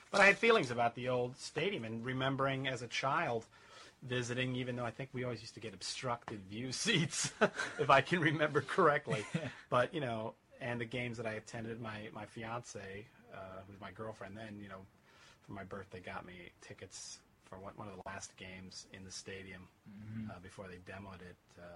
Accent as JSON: {"language": "English", "region": "Florida", "country": "United States", "lives_now": "New York, United States", "said": "it's funny because I come from Florida, where that's the way they build things."}